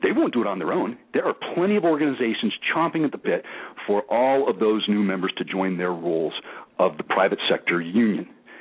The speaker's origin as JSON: {"language": "English", "region": "Arizona", "country": "United States", "tie": "born or raised there", "also_born_or_lived": "Florida", "said": "I've seen it growing up in Arizona, southern Florida, and now living in southern California, and now southern Florida."}